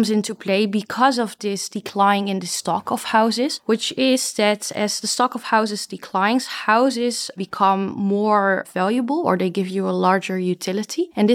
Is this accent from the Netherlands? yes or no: yes; Netherlands; So I'm indeed from the Netherlands